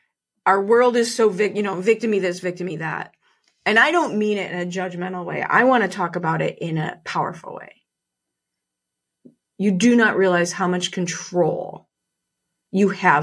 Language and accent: English; Chicago, Illinois, United States; I grew up in Chicago. My dad was a cop.